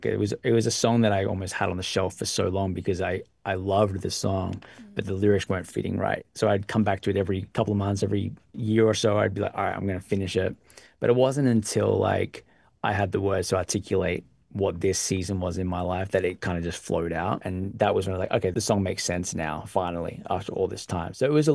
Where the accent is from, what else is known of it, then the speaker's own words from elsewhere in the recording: Australia; now in United States; Hillsong, which is the church I was part of for my whole life. So there's a lot of like unsettling. I moved from Australia to the US.